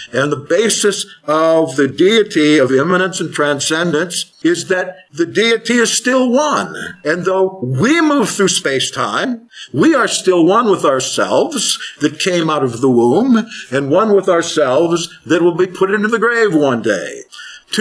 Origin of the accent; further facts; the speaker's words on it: Findlay, Ohio, United States; I'm from Finley, 35. I'm from 30 miles north of where Ron is.